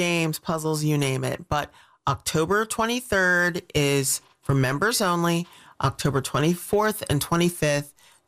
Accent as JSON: {"language": "English", "town": "Pittsburgh", "region": "Pennsylvania", "country": "United States", "tie": "born or raised there", "said": "I love to read, and I lived in a Carnegie Library when I grew up in Pittsburgh, PA."}